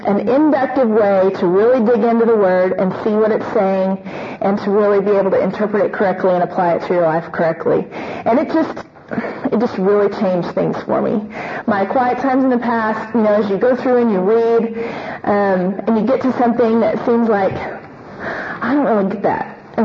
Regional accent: Oklahoma City, Oklahoma, United States; I'm originally from Oklahoma City

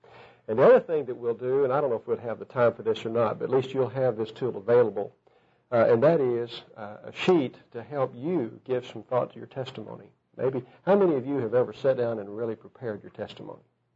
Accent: Duncan, Oklahoma, United States; I'm from Duncan, Oklahoma.

